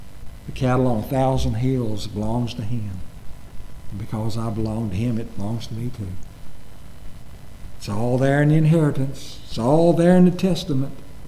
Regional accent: Martinsville, Virginia, United States; now in Collinsville, United States; I'm from Martinsville, because they know the Speedway. But actually, I live in Collinsville.

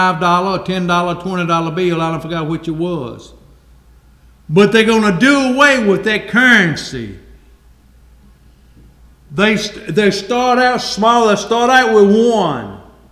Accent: United States; born there; I'm thankful that I was born here in the United States of America.

